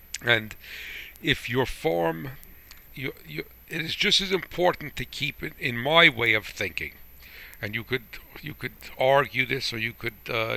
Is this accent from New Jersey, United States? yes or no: yes; New Jersey, United States; accent: New Jersey; that's not my New Jersey accent.